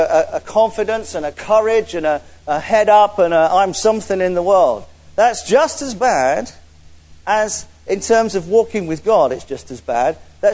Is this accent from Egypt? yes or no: no; England, United Kingdom; I'm English, so I must like tea and extend my little finger.